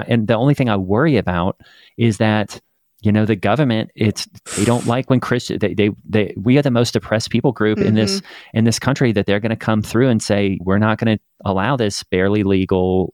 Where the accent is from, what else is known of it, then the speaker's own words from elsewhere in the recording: Australia; I'm from Australia.